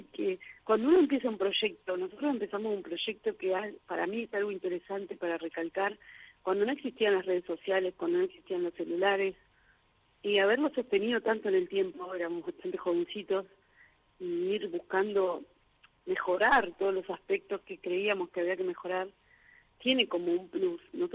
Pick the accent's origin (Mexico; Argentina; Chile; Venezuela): Argentina; La Matanza, Buenos Aires Province; nosotros somos el conurbano bonaerense, eso también, de Matanza.